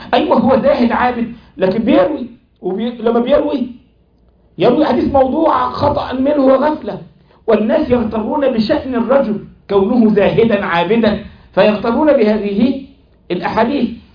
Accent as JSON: {"language": "Arabic", "country": "Egypt", "said": "حصل ده والله عندنا في مصر"}